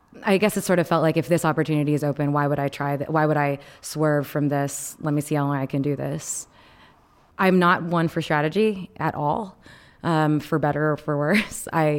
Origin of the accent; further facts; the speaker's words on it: Texas, United States; I grew up in Texas, in a 98% white zip code.